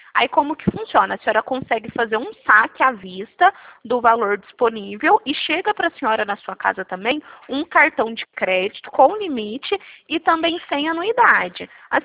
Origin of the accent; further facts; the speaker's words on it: Franca, São Paulo, Brazil; eu sou de Franca